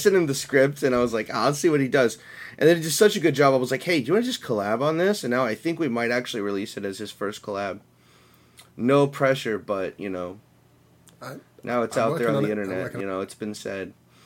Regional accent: Texas, United States; I'm from Texas, man. That's a compliment.

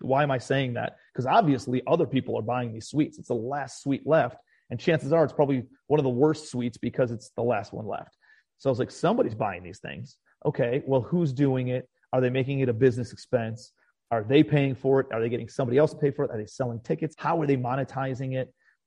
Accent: Cleveland, Ohio, United States; now in Charleston, United States; I'm from Cleveland originally. I had moved back to Cleveland after I went broke in 2012. And I lived in Cleveland for about 7 more years and moved back to Charleston about 4 years ago.

